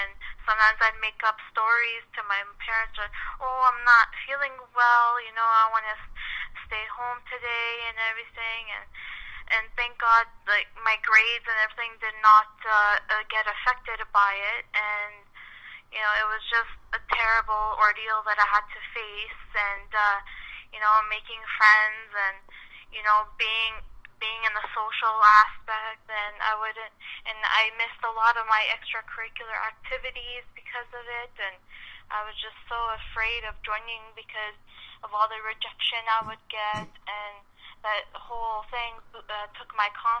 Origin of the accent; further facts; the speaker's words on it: Toronto, Ontario, Canada; I was born in Toronto, Ontario, Canada, and I've been here all my life, and I was born and raised